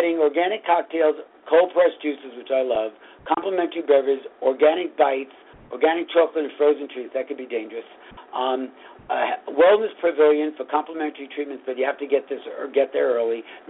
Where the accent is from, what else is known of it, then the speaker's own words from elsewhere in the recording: New York City, New York, United States; born there; I lived in Hell's Kitchen. I was born in Hell's Kitchen. I lived in Hell's Kitchen on 47th and 8th and 9th